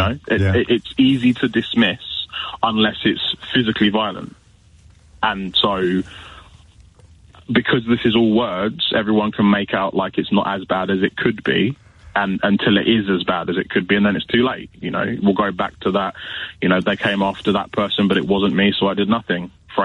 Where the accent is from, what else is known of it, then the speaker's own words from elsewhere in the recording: East of England, United Kingdom; I grew up in Hertfordshire in the 90s. It was similar then.